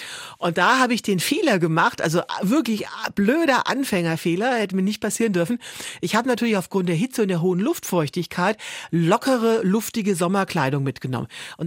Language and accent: German; Berlin, Germany; ich komme ja aus Berlin.